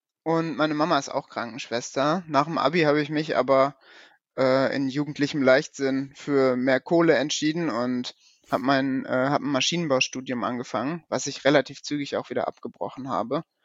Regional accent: Paderborn, North Rhine-Westphalia, Germany; ich komme aus Paderborn und ich arbeite als Krankenpfleger in einem mittelgroßen Krankenhaus hier in Paderborn.

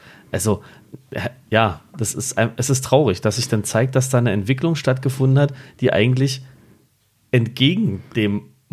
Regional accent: Berlin, Germany; da haben wir es geschafft als Berliner, allesamt.

